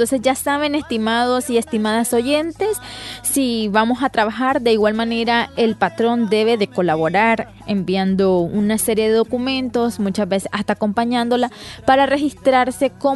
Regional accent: Nicaragua; hay una posibilidad de que yo como nicaragüense llegue a Costa Rica y solicite un permiso de trabajo

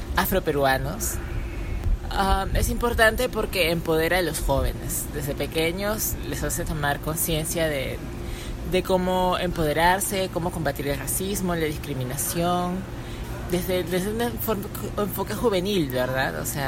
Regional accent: Peru; Hola a todos

